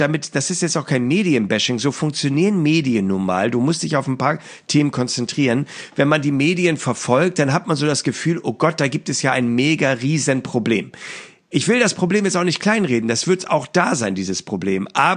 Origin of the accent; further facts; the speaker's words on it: Northern Germany, Germany; Wir kommen ja aus dem Norden.